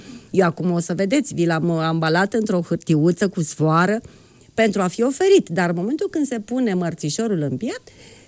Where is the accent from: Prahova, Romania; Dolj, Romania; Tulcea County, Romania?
Tulcea County, Romania; Tulcea; now in Humulești, Romania; Vin de la Tulcea, dar casa mea acum este Humulești. Aici iubesc, aici trăiesc, aici muncesc.